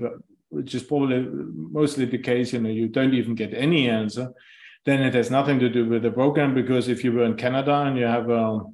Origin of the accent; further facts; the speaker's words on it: Germany; also born or lived in England / New York City / Poland; now in Mauritius; I'm originally from Germany, been around in the world quite a bit. I used to live in England for a while, and in New York City for 3 years. Later moved back to Germany and then to Poland and Europe.